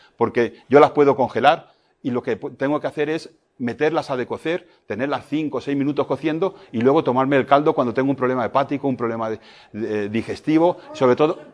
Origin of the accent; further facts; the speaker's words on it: Castile, Spain; yo soy también castellano